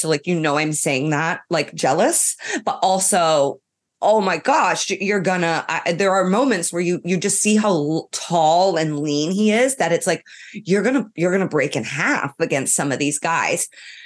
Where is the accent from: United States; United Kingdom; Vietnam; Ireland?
Ireland; I'm from Ireland. I can't do this.